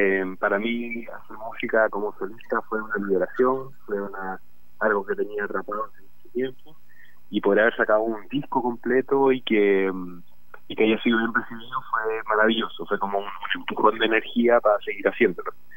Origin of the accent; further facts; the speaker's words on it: Temuco, Araucanía, Chile; Y ahora pude ir a Temuco, que es mi ciudad natal, y ahí me encontré con unos amigos de la infancia